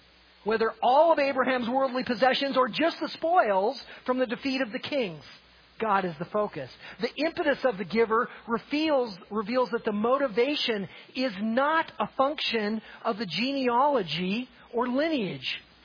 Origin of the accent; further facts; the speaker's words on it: Montana, United States; the modern vernacular that I grew up with in Montana